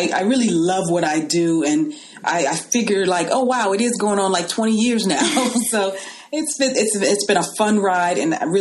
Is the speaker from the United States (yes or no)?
yes; Los Angeles, California, United States; Well, I grew up in a household, like I said, I was raised in Los Angeles.